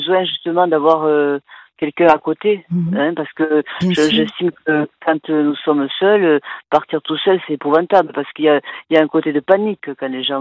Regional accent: Montauban, Occitanie, France; puisque je suis du Tarn-et-Garonne, je suis de Montauban

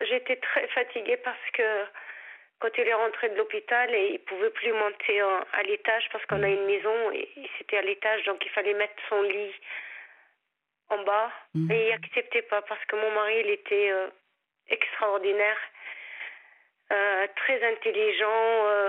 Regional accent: Tunisia; Moi, je suis tunisienne.

